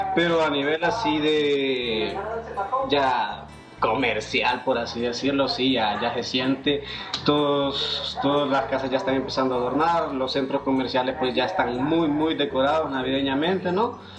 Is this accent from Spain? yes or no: no; El Paraíso, Honduras; en mi pueblo donde vengo, El Paraíso, es una zona cafetalera